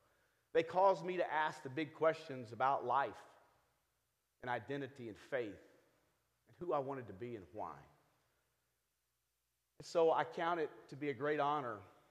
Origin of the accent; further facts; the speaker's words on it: Houston, Texas, United States; I grew up in Houston, Texas, where my father was the minister of the Bama Road Church of Christ. We moved there in 1972 to start that church, and that was really my entire childhood.